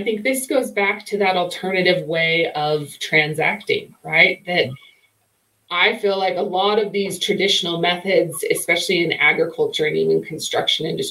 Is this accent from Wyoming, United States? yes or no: yes; Wyoming, United States; it's funny you say Wyoming. I'm from Wyoming.